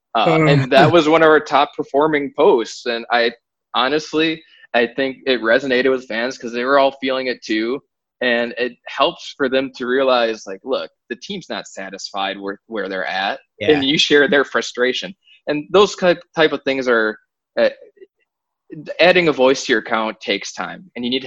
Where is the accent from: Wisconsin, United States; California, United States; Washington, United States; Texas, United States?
Wisconsin, United States; I'm from Wisconsin originally, and obviously I went to University of Wisconsin and I grew up cheering for the Packers.